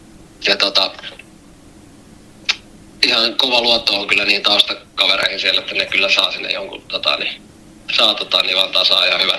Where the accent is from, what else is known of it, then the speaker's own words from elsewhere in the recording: Vantaa, Uusimaa, Finland; Niin mä oon kotoisin täältä Länsi-Vantaalta ja asun täällä edelleen